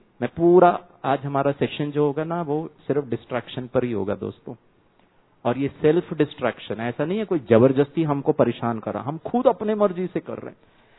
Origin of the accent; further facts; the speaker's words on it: South India, India; Sorry, ये मैं south Indian हूं इसीलिए साउथ इंडियन पिक्चर लगाया है।